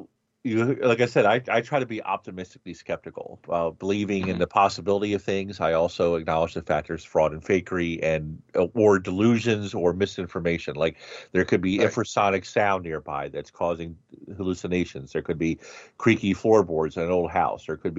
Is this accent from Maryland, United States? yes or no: yes; Baltimore, Maryland, United States; the Ouija board, of course, invented in my hometown of Baltimore City, in the late 1800s